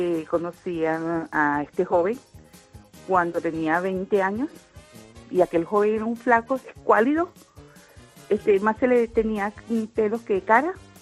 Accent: Venezuela; Y le digo yo a mi papá, así como toda venezolana, papá, no me eche esa vaina.

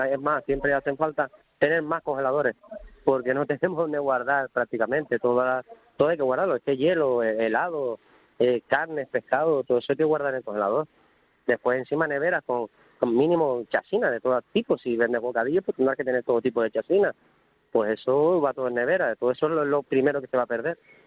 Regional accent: Canary Islands, Spain; now in La Gomera, Spain; Yo llevo aquí un año y medio prácticamente que me mudé a La Gomera, yo soy de Tenerife

